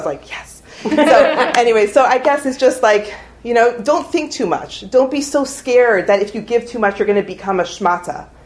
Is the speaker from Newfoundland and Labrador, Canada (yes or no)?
no; Toronto, Ontario, Canada; So I saw this at home growing up in Toronto.